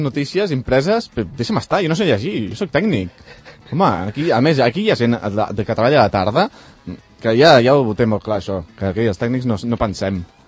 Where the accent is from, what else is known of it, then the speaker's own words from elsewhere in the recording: Catalonia, Spain; visc a Catalunya, som catalans